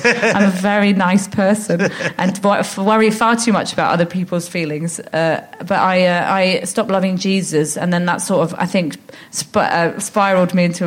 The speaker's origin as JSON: {"language": "English", "town": "Ealing", "region": "London", "country": "United Kingdom", "tie": "born or raised there", "said": "Yeah, Ealing Broadway. So when the tube says, this train terminates at Ealing Broadway, yeah. I go, home."}